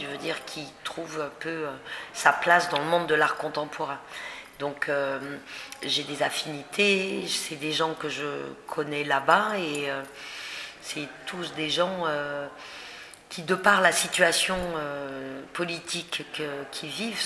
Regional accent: France; ma pudeur en tant que Française, donc en tant que quelqu'un qui a quand même aussi une histoire de son pays, qu'elle porte comme héritage

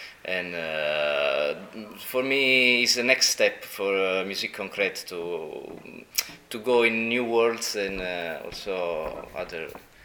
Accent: Naples, Campania, Italy; English is a second language; We come from Naples in Italy.

